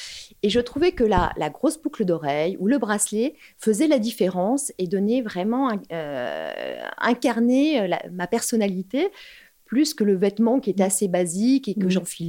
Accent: Paris, Île-de-France, France; Alors maintenant, je le fais plus parce que j'ai envie d'être confortable et je suis une Parisienne, donc je cours beaucoup.

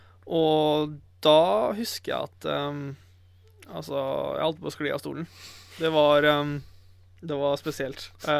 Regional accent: Arizona, United States; now in Norway; Men jeg jo hjemme i USA, jeg jo Arizona.

